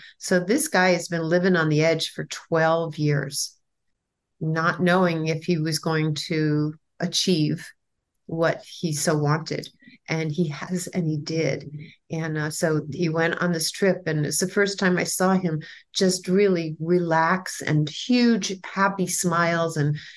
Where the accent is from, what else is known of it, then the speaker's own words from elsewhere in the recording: New York, United States; now in California, United States; I'm a New Yorker. The ocean's on the right, not on the left.